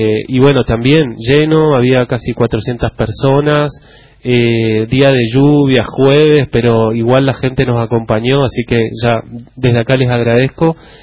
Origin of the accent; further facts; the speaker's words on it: Resistencia, Chaco, Argentina; yo me crié en Resistencia y yo me iba a las 8 de la mañana a mi casa cuando no tenía escuela